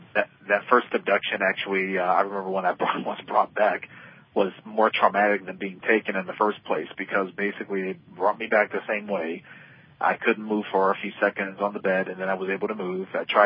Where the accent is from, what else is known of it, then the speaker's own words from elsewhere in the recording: Ohio, United States; And, you know, we're from Ohio, so it was a good long drive.